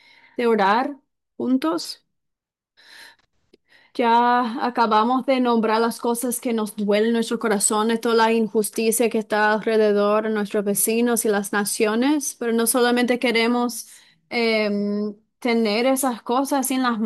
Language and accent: Spanish; South Korea; Y de donde yo soy, en Corea, orar en voz alta en las iglesias es muy natural, es muy común, es lo que hacemos.